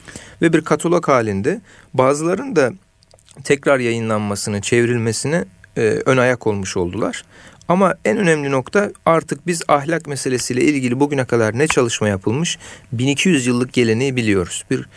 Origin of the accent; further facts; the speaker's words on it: Konya, Turkey; Ben evet. de Konyalıyım.